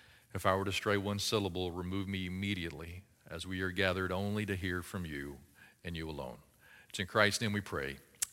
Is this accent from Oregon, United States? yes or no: no; Pensacola, Florida, United States; now in Pace, United States; And so we're born, Candace and I, we're both born and raised in Pensacola. We live over in Pace